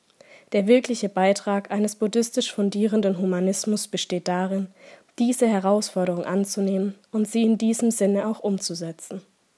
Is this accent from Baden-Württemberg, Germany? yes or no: yes; Pforzheim, Baden-Württemberg, Germany; ich komme aus Pforzheim